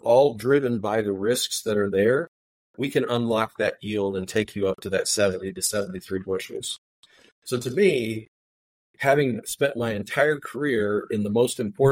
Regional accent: Illinois, United States; now in Georgia, United States; I'm from the Midwest. Grew up on a seventh generation farm in Illinois, and currently reside in Georgia.

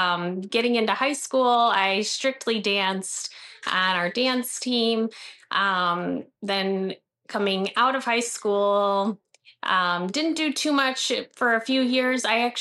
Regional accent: Pontiac, Michigan, United States; born there; So I was born in Pontiac, Michigan, and I have quite a big family, extended family.

